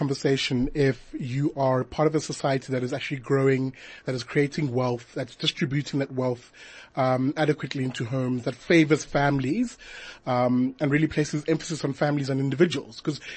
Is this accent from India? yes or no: no; Umlazi, KwaZulu-Natal, South Africa; So I'm a Zulu boy from KZN. I grew up in a township called Mlazi. I was raised by a single parent, physically handicapped.